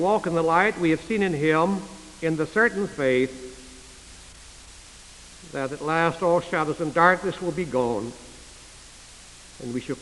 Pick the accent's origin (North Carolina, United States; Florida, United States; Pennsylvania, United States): North Carolina, United States; The church I grew up in Eastern North Carolina, Mintz Baptist Church, was then without a pastor.